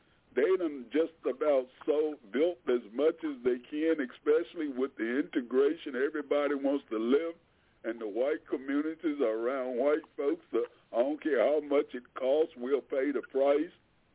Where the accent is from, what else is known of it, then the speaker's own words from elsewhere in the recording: Delaware, United States; now in Washington, D.C., United States; but I am from Delaware, a couple hundred miles from Washington, D.C., on the East Coast.